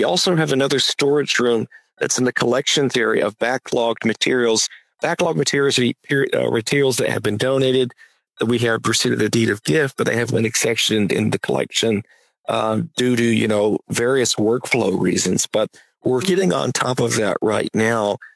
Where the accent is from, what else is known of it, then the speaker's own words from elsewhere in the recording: Cartersville, Georgia, United States; I was born in Cartersville, I grew up in Bartow County.